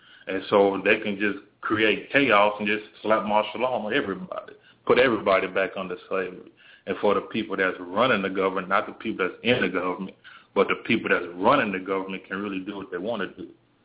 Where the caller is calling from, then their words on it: Austin, Texas, United States; I'm calling from Austin, Texas.